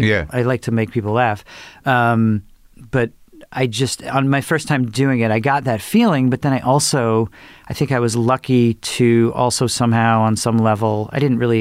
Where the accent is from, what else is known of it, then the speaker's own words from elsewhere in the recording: Merrick, New York, United States; I grew up on Long Island.